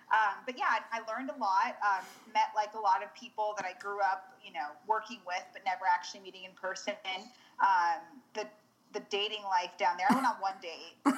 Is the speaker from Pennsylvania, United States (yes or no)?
no; Reno, Nevada, United States; growing up in Reno, I was around AAA, so I was always watching my little babies.